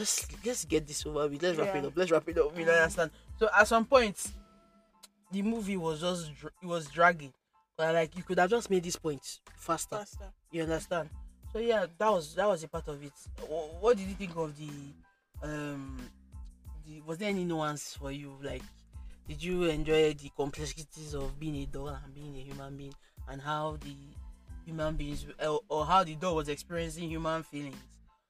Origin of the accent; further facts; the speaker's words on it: Nigeria; So, I'm a Nigerian.